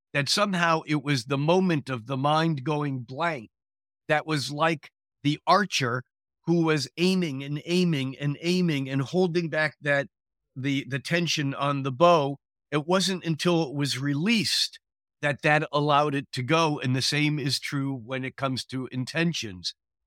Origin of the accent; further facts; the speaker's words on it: Bronx, New York, United States; born there; now in Redmond, United States; I was born in the Bronx, New York. Do I run my solar return chart for the Bronx? Or do I run my solar return chart for Redmond, Washington, outside of Redmond, which is where I live?